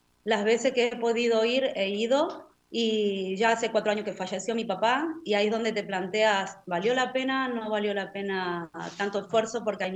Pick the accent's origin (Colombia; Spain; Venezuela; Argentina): Argentina; Rosario, Santa Fe; moved away as an adult; yo soy de Rosario, sé que estuvieron llorando y todo. Pero la realidad en Argentina a mí no me favorecía el crecimiento.